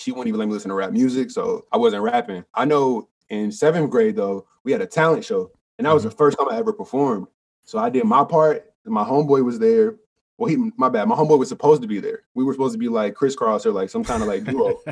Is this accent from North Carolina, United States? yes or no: yes; Charlotte, North Carolina, United States; I'm from Charlotte, bro. And, uh-huh. like, it's different out there.